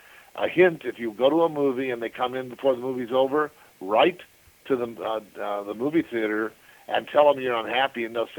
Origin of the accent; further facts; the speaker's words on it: Culver City, California, United States; the theater I went to when I was a kid growing up in Culver City at the Vista Del Mar, the home that I lived in.